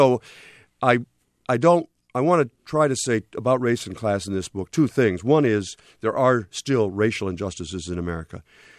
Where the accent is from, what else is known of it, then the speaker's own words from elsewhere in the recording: Port Clinton, Ohio, United States; When I was growing up in Port Clinton, Ohio, and that's the story that begins the book, Port Clinton was not an ideal place.